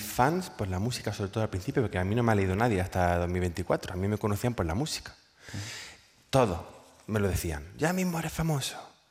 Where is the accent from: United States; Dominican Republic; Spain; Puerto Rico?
Spain; Jaén, Andalusia; Yo soy de Jaén.